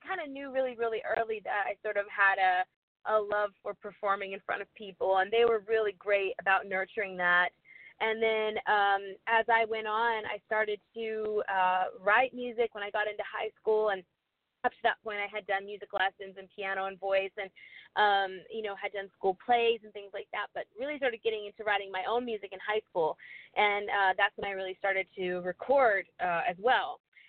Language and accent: English; Georgia, United States; I grew up in Georgia, grew up in the middle of nowhere, Georgia. It's not the middle of nowhere now. It's really built up, and I grew up in Forsyth County, Georgia